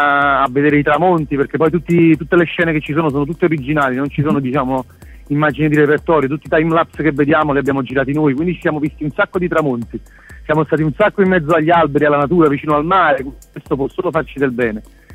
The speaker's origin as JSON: {"language": "Italian", "town": "Pozzuoli", "region": "Campania", "country": "Italy", "said": "un gioco di parole putiolano che noi siamo di Puteoli"}